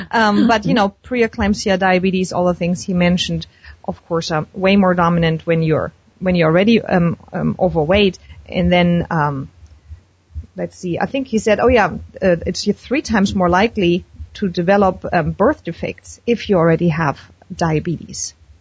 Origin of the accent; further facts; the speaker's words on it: Germany; I'm from Germany